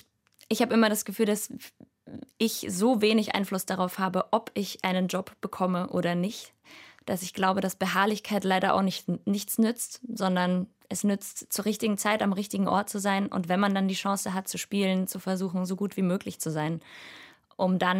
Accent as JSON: {"language": "German", "region": "Vienna", "country": "Austria", "said": "ich komme ja aus Wien, aus Österreich"}